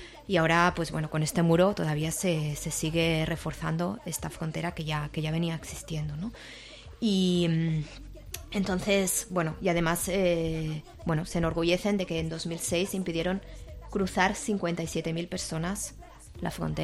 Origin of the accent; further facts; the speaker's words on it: Kurdistan Region, Iraq; yo que precisamente vengo del Kurdistán iraquí, aprovecho para comentar